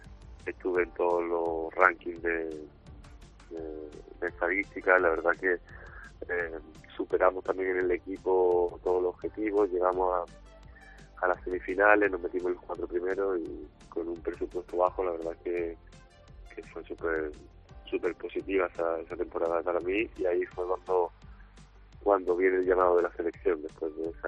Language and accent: Spanish; Málaga, Andalusia, Spain; now in Chile; Yo soy malagueño, hijo de padre español y madre chilena.